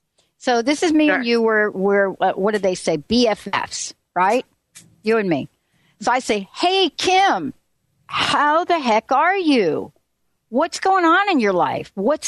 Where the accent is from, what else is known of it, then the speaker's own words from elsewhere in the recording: New Jersey, United States; also born or lived in Bronx; now in Seattle, United States; I grew up in New Jersey and I lived in the Bronx, right? I live in Seattle now.